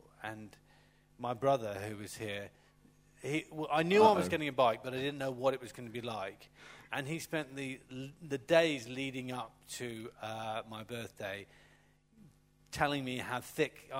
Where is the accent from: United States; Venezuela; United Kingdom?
United Kingdom; South West England; born there; accent: Cornish; I was born in Cornwall, so I lost that Cornish accent pretty quick because, when you go to school, it tends to even it out.